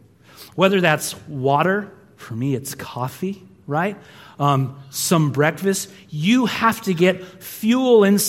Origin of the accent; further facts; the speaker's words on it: California, United States; I'm telling you my name. I'm a pastor. I'm a Californian.